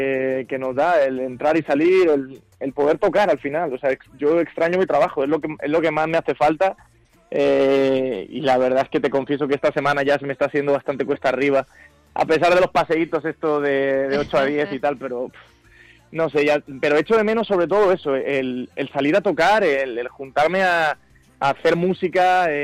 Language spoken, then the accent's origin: Spanish; Madrid, Community of Madrid, Spain; soy español y me siento muy muy madrileño, a pesar de todo.